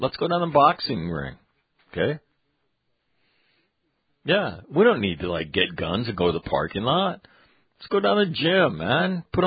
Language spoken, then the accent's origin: English; Ireland; I would say, as an Irishman, I would say Linehan